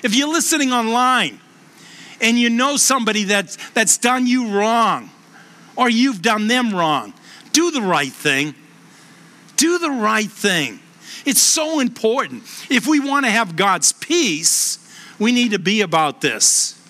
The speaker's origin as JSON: {"language": "English", "town": "Boston", "region": "Massachusetts", "country": "United States", "tie": "born or raised there", "accent": "Boston", "said": "I'm a New Englander. I was born and raised in Boston. You can tell by the accent. I knew I wouldn't make it anywhere else. Nobody would understand me."}